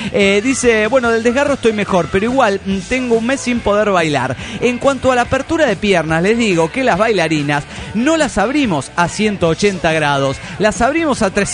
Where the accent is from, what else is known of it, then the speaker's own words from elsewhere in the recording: Mexico City, Mexico; somos víctimas, los chilangos y todos los que tienen automóviles México